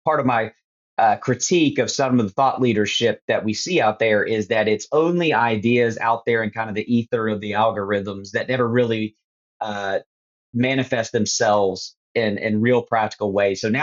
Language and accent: English; Kentucky, United States; I'm born and raised in Kentucky, love Kentucky, and Kentucky's my passion.